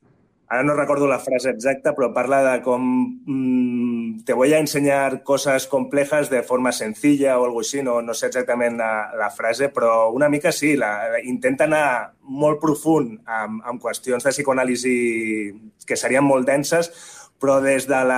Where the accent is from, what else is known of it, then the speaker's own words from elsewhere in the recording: El Prat de Llobregat, Catalonia, Spain; Ja som del Prat els dos